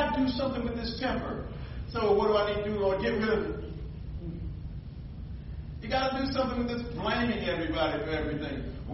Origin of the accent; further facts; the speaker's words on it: Philadelphia, Pennsylvania, United States; Growing up in Philly, teach you how to walk to the store and back without getting mugged.